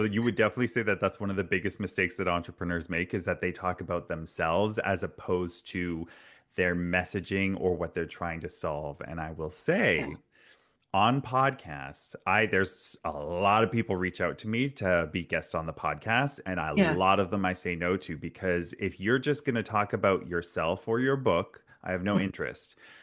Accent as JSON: {"language": "English", "town": "Vancouver", "region": "British Columbia", "country": "Canada", "tie": "born or raised there", "said": "I'm used to it growing up in Vancouver. We did have a lot of wildfires on the West Coast quite often."}